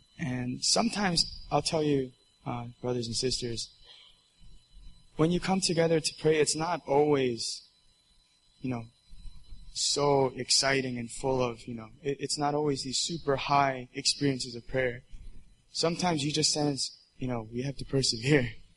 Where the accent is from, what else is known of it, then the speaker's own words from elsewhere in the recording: New Brunswick, New Jersey, United States; I'm from Rutgers, New Jersey, in New Brunswick.